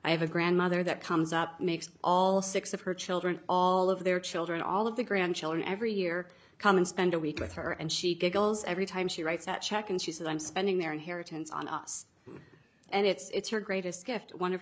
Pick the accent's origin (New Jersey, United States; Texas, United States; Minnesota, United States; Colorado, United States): Minnesota, United States; I'm from Pamoosh Lake. We own Pamoosh Resort. It is located about 30 minutes from Bemidji.